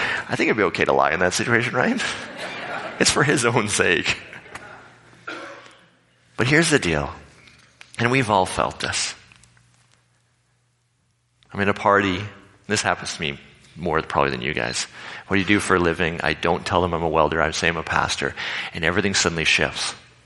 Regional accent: Canada; here we are, Canadians, many of us born Canadian

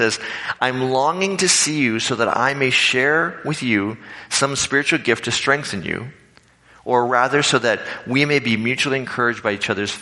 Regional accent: Canada; here we are, Canadians, many of us born Canadian

